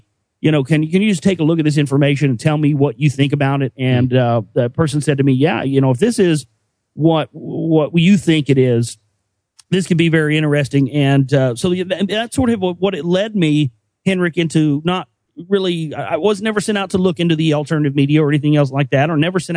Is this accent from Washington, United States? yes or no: no; Dallas, Texas, United States; because he said that they had affiliations in Dallas where I live. That's my hometown.